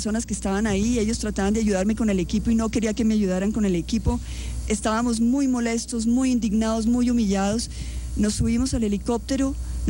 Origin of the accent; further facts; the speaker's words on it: Colombia; Este es un orgullo para todos nosotros como colombianos.